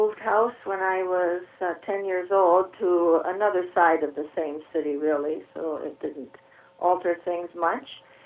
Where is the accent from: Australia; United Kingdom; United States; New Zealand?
United States; Michigan; I was born and raised in Michigan in a solid Lutheran family, Lutheran Church, Missouri Synod, one of the more conservative ends.